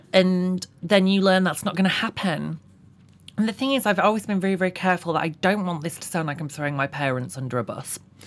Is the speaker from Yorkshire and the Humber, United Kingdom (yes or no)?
yes; Bradford, Yorkshire and the Humber, United Kingdom; I grew up in Bradford, West Yorkshire, which is now better known as where … comes from.